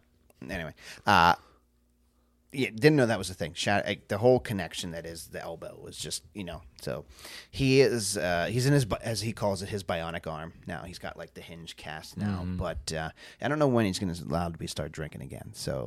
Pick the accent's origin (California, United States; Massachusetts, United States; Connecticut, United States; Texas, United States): Texas, United States; Austin; But we hail from Austin, Texas.